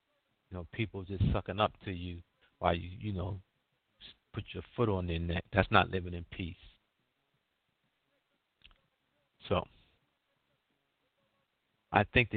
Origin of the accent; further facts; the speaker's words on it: United States; You know, I'm American